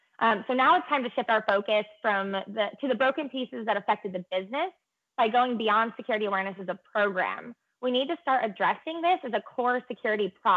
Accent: Michigan, United States; I'm just going to add on, I grew up in Michigan. I'm used to this type of response.

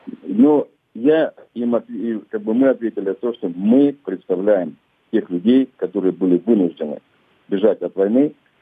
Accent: Krasnodon, Luhansk Oblast, Ukraine; Я родом с Краснодона, который на сегодняшний день находится на оккупированной территории.

